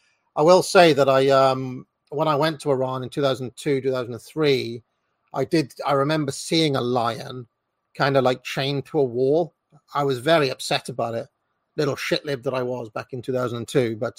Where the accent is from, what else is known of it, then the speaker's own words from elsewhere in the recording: Wales, United Kingdom; I'm Welsh, mate, right? That means I put extra vowels in everything.